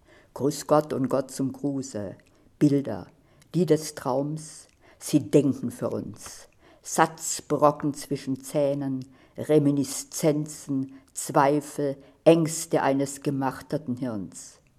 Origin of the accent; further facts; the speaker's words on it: Sulz am Neckar, Baden-Württemberg, Germany; Also ich bin in Süddeutschland geboren, in Sulz am Neckar. Das liegt ist so zwischen Obern, also da, wo der Neckar entspringt, ein bisschen darunter, wo Hölderlin auch beschrieben hat, wie der Neckar plötzlich verschwindet und wiederkommt. Da bin ich aber, weiß ich, 15 Jahre gewesen